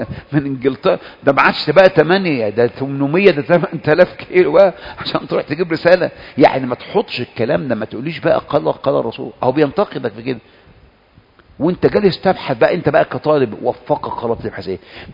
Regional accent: Egypt; وانا مصري وخلاص

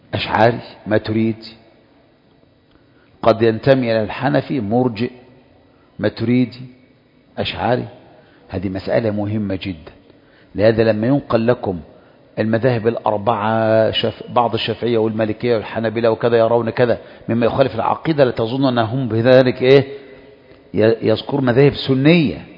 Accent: Egypt; ما انا عارف ان انا هجيب، ما احنا مصريين زي بعض

